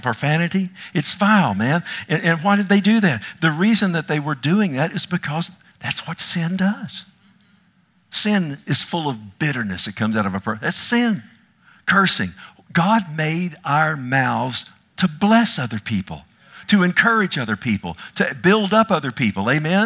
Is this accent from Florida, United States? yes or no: no; Texas, United States; And I was from Texas.